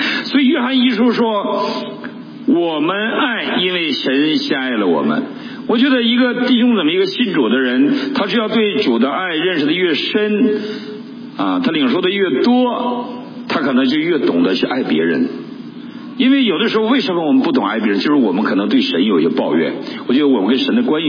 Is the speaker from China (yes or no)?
yes; Northeast China, China; 结果我们东北人不太懂界限，我们东北就跟美国似的，没有篱笆然后就串门